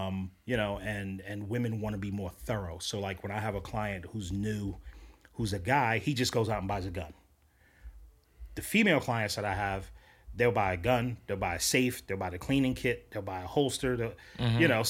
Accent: Bronx, New York, United States; You know, I'm a product of a hostile environment, born and raised in the Bronx, got my introduction to guns and violence very early

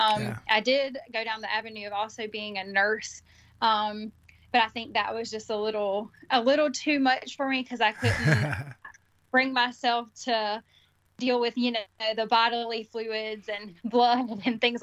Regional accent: Batesburg-Leesville, South Carolina, United States; I grew up around here in Leesville, South Carolina, or Batesburg, Leesville. A lot of people know it for Sheely's Barbecue. So if you've ever heard of Sheely's, that's where I'm from. That's my hometown.

